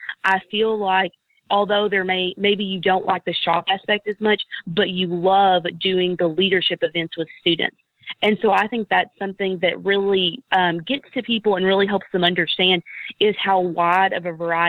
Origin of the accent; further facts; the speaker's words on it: Jonesboro, Arkansas, United States; I went to high school at Nettleton High School, which is in Jonesboro, Arkansas.